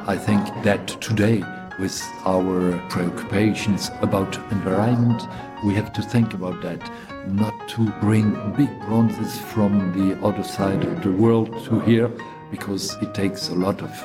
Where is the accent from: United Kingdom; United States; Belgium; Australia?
Belgium; Brussels, Brussels-Capital Region; Yeah, in my hometown, I wanted to make a gift to my city, and I produced two new ones.